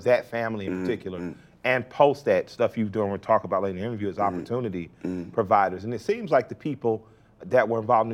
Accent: Atlanta, Georgia, United States; I'm from Atlanta. I didn't even have three white teachers my whole life.

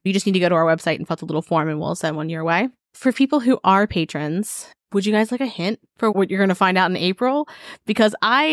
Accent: North Carolina, United States; I'm from North Carolina.

